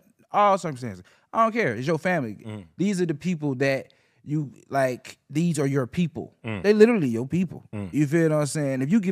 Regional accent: Georgia, United States; born there; so I'm actually not from Atlanta, according to Amaretta. That is not Atlanta. I was born in Clayton County.

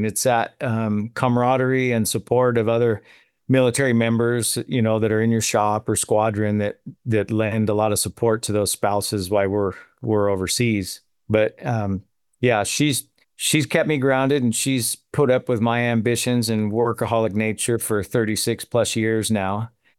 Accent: Puyallup, Washington, United States; Okay, sure. I grew up here in Washington, Puyallup, Washington. And pretty much have lived here my entire life with the exception of military service.

